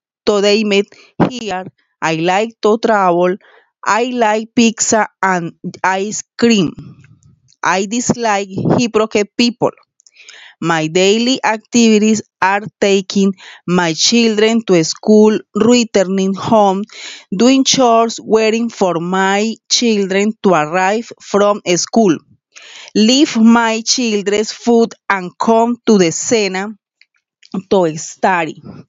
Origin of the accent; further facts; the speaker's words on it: Colombia; I am from Colombia.